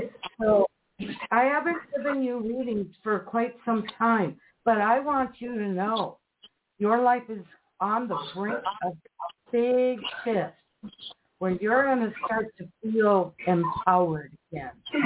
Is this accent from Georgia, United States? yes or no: no; Minnesota, United States; I mean, we're from Minnesota, so we're up the street from you.